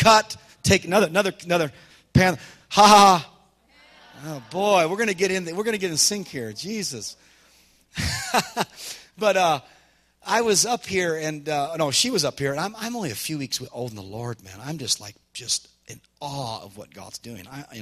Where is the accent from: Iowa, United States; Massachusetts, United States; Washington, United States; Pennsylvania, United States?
Washington, United States; Yakima; I was first fruits of Yakima. I was a son of the city. I'm a son of the city, man. I was born here. My grandpa was raised here, city council.